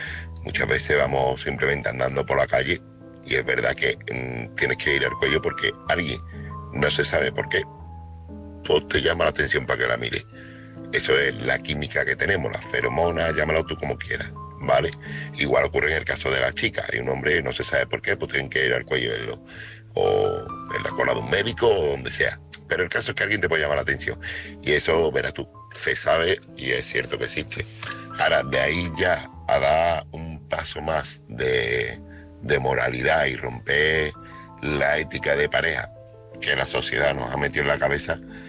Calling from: Seville, Andalusia, Spain; corresponsal de Sevilla.

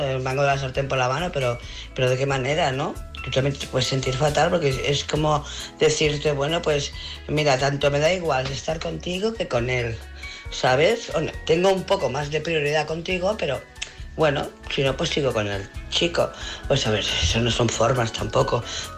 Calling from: Barcelona, Catalonia, Spain; de Barcelona.

